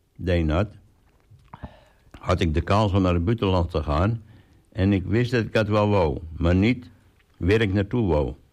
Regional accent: Ankeldorp, Netherlands; Ik ben opgegroeid in Ankeldorp en na mijn studie ben ik weer teruggekomen.

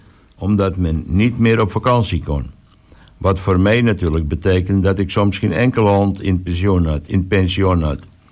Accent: Texel, North Holland, Netherlands; Ik ben opgegroeid op Texel op de Johanneshoeven, waar ik altijd buiten te vinden was bij de dieren.

